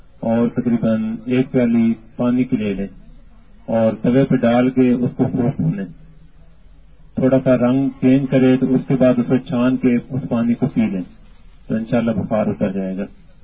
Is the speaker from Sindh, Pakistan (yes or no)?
no; Mianwali, Punjab, Pakistan; اور میرا تعلق منوالی سے ہے.